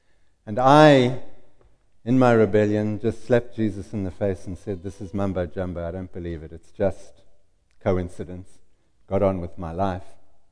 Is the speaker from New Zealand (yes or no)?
no; Zimbabwe; born there; I was born in Zimbabwe. My father opened up a virgin farm out of virgin bush in 1948.